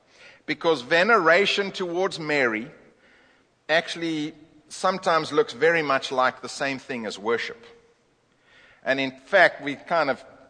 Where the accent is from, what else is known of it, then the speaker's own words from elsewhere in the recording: South Africa; moved away; because I came from South Africa. I'd never heard it before